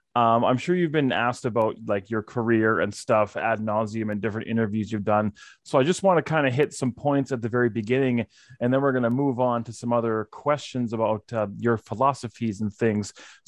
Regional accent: Calgary, Alberta, Canada; now in Edmonton, Canada; I grew up in Calgary. I moved here to Edmonton in 97.

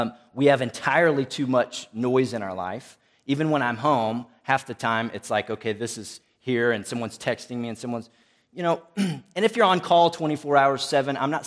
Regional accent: United States; and I know it's easy for me to say this because I'm an American

